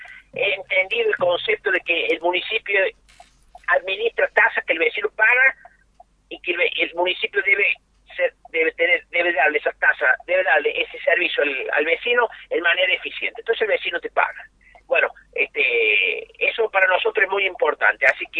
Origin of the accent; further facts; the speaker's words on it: San Luis, Argentina; Nací en San Luis, viví más de 30 años en San Luis, formé mi familia, tengo hijos viviendo en San Luis.